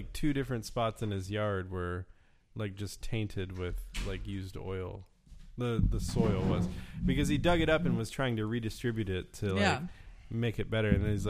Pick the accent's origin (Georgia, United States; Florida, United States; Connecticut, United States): Florida, United States; I grew up in Florida, North Florida, which is basically the South, and I grew up knowing that you're not supposed to just like dump your oil on the driveway